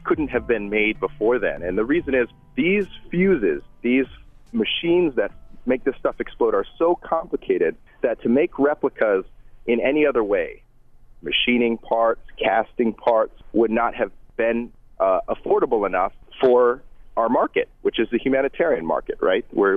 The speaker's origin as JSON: {"language": "English", "country": "United States", "tie": "born there", "said": "being born as an American, my father's an immigrant"}